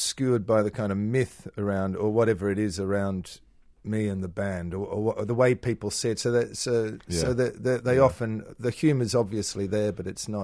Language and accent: English; Australia; I'm an Australian, and we have a particular sort of humor